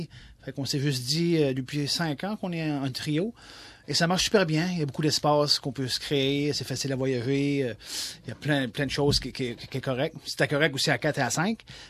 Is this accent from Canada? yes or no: yes; Quebec, Canada; Oui, j'habite l'île du Prince-Édouard aussi. Mais moi, je viens des îles de la Madeleine, mm-hmm. qui est une île qui appartient au Québec, qui est dans le milieu du golfe. Francophone, oui. Francophone, 95% francophone. Fait que on est tous des Acadiens là-bas aussi.